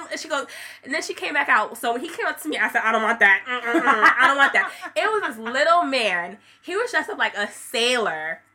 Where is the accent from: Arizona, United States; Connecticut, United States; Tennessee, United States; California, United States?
Connecticut, United States; Hartford; My very first strip club, I'm from Hartford. Why is that? 860, like, I'm out.